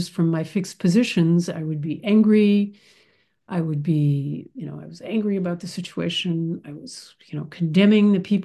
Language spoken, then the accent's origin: English; United States; As soon as they found out that I was from America, they were like, "Why are you here then?"